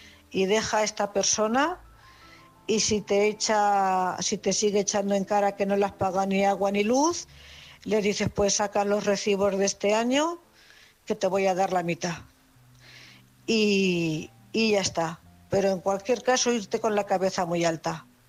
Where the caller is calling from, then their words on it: Cuenca, Castilla-La Mancha, Spain; de Cuenca.